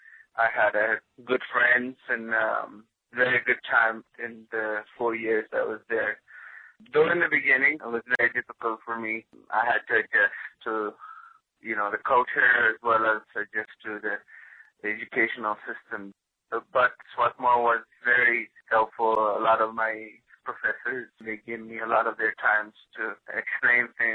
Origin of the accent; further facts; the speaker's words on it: Afghanistan; English is a second language; I'm from Afghanistan. I finished my high school studies here in Afghanistan, but had the opportunity to come to the United States in 2006.